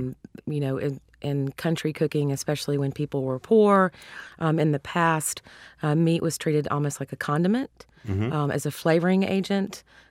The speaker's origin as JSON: {"language": "English", "region": "Georgia", "country": "United States", "tie": "born or raised there", "also_born_or_lived": "Louisiana", "accent": "Southern", "said": "Well, you can tell from my accent, of course, that I'm Southern and yes. grew up in Georgia and in Louisiana."}